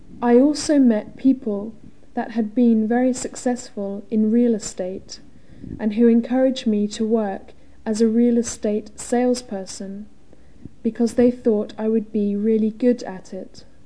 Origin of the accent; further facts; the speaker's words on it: Canberra, Australian Capital Territory, Australia; born there; I was born in Canberra 32 years ago.